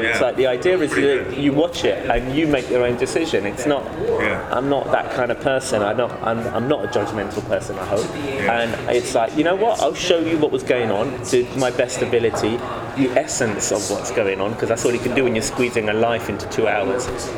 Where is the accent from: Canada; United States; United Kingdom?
United Kingdom; Hackney, London; I'm from North London. I'm from Hackney originally, and I live in North London still.